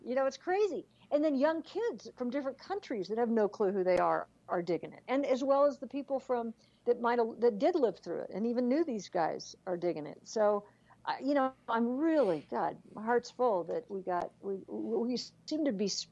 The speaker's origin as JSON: {"language": "English", "region": "Oklahoma", "country": "United States", "said": "I'm from Oklahoma, so I know what that differential is."}